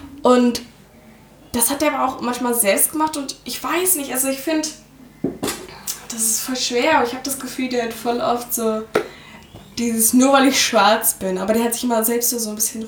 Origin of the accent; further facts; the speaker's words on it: Germany; Dann war nur, ich bin Kartoffel, komplett durch und durch.